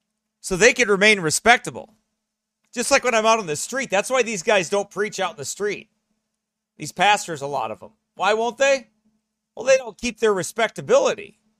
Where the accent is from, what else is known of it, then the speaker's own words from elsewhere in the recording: Geneseo, Illinois, United States; not too far from there is my hometown of Geneseo, Illinois.